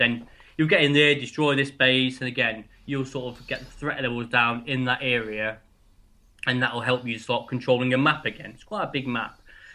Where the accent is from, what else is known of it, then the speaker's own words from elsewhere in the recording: England, United Kingdom; we're all from England here.